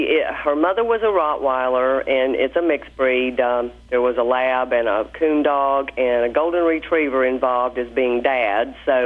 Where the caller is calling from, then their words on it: Abingdon, Virginia, United States; From Abingdon, Virginia.